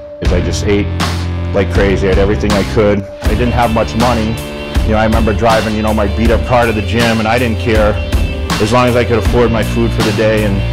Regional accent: Massachusetts, United States; I grew up in Massachusetts on a farm, the youngest of seven kids

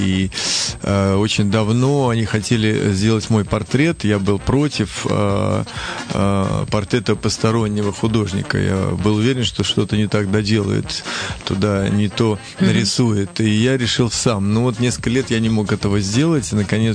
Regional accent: Ulyanovsk, Ulyanovsk Oblast, Russia; born there; И что я родился в Димитровграде, это мне приятно, но я родился все-таки в Ульяновске.

